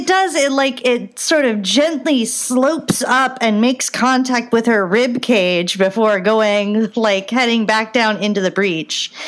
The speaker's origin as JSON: {"language": "English", "region": "Ohio", "country": "United States", "tie": "born or raised there", "said": "we had a 50-cent movie theater in my my hometown in Ohio."}